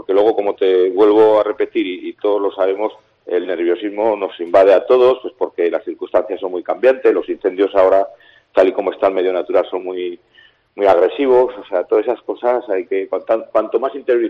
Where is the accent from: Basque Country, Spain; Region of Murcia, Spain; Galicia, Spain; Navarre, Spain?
Navarre, Spain; como cuando era crío en Cusiñana, bañándome ahí debajo de casa o en el río Ebro.